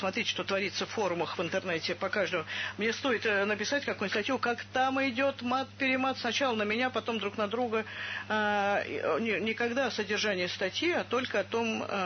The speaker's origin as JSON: {"language": "Russian", "region": "Moscow", "country": "Russia", "said": "я москвичка"}